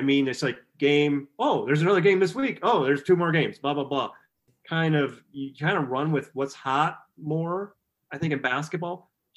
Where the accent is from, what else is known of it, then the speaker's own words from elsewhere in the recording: Dubuque, Iowa, United States; We grew up in Dubuque. We got the Madison CBS, so we were huge Packer fans.